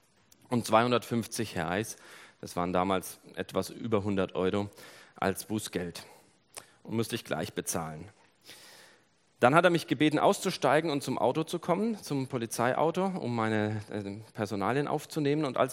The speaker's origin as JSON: {"language": "German", "country": "Germany", "said": "Bei uns in Deutschland ist es viel weniger."}